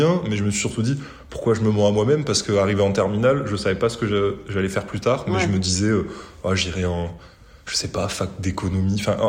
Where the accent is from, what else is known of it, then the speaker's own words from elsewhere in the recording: Montpellier, Occitanie, France; Mm-hmm. Je viens de Montpellier, je suis un pur produit montpelliérain.